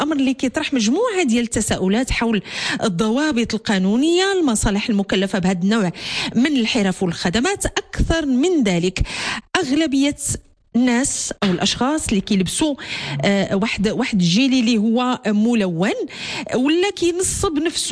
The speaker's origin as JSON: {"language": "Arabic", "country": "Morocco", "said": "حنا كمغاربه كمواطنين"}